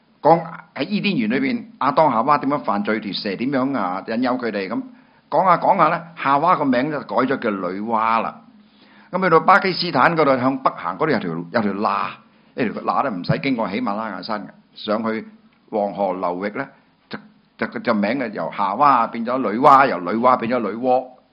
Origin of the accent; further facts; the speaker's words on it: China; 我中國人